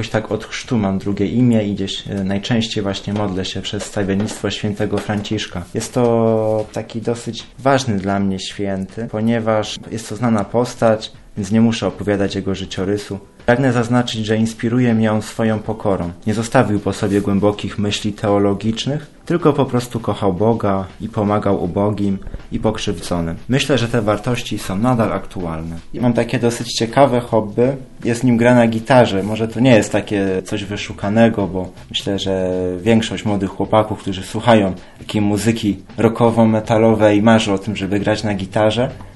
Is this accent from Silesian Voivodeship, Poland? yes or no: no; Odolanów, Greater Poland Voivodeship, Poland; pochodzę z Odolanowa, z parafii świętego Marcina.